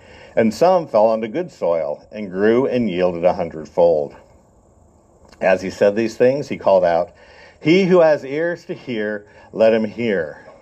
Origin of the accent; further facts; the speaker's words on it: Bucyrus, Ohio, United States; I grew up in Bucyrus. I lived right on the east edge of the city, and the school districts changed just a few streets west of us. I fell into the country school district, so I didn't go to Bucyrus City Schools, but I went to Colonel Crawford.